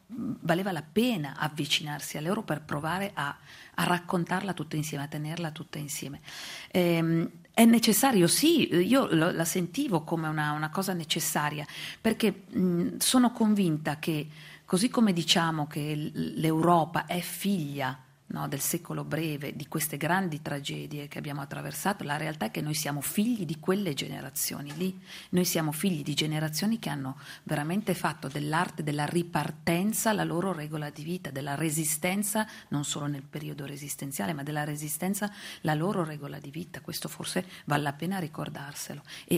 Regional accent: Casale Monferrato, Piedmont, Italy; born there; io sono nata a Casale Monferrato, ma vivo nel sud, nel Basso Piemonte, in una zona che ha dato tantissimo alla Resistenza.

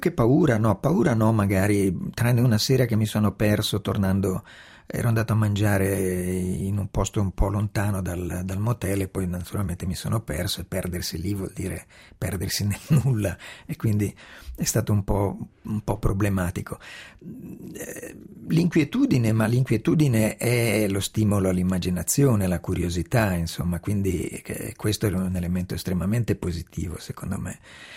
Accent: Milan, Lombardy, Italy; Io sono milanese, nella pianura padana dove ci sono dei bellissimi tramonti

